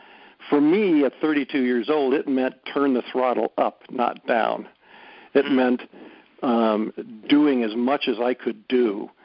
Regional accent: St. Louis, Missouri, United States; born there; I was born in St. Louis and moved around a bit as a kid to parents who were wonderful, and we were not remarkable.

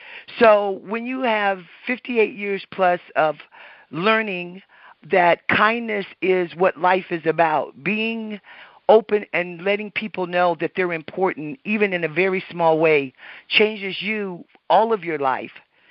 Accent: Alaska, United States; I'm 62 years old, and I had an amazing mother. We were raised in Alaska

